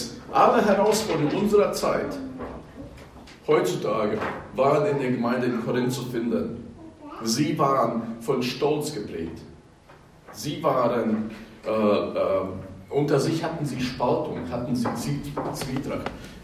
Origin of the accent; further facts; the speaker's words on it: West Germany, Germany; als Kind in Westdeutschland aufgewachsen zu sein